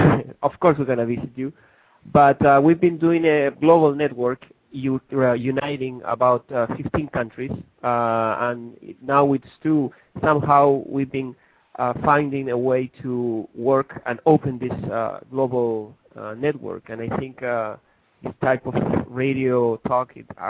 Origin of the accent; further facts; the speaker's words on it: Chile; English is a second language; hello, I'm from Chile.